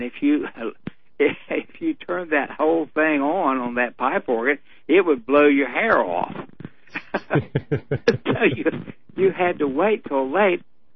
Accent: North Carolina, United States; And I grew up around guns in North Carolina.

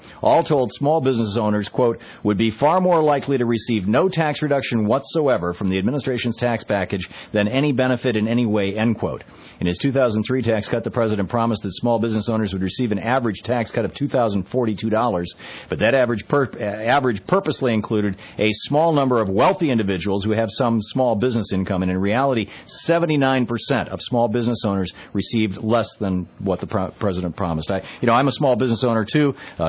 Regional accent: Grand Rapids, Michigan, United States; born there; There's a lot of good liberals in West Michigan, too. I was born in Grand Rapids, so I have some familiarity with it.

